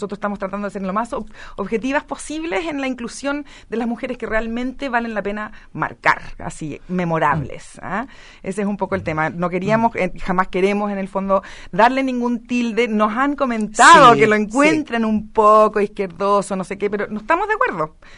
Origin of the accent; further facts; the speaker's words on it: United Kingdom; now in Chile; Pues en Chile, yo soy británica, en verdad. Entonces yo como que lo veo muy desde afuera